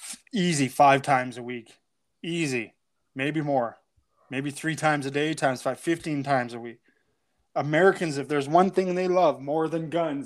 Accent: Canada; because I'm Canadian, so it doesn't matter.

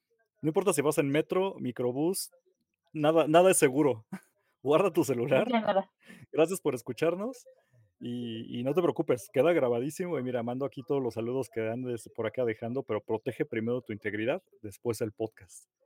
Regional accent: Mexico; a pesar de que somos de México

